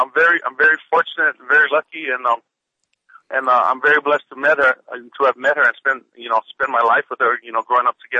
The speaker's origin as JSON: {"language": "English", "region": "Hawaii", "country": "United States", "tie": "born or raised there", "moved": "yes", "said": "Well, you know, I grew up in Hawaii for a long time"}